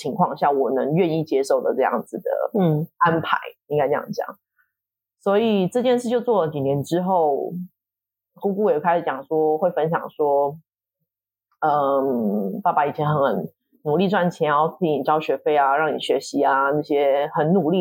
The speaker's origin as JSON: {"language": "Chinese", "country": "Taiwan", "said": "因为我觉得我们是台湾人的时候"}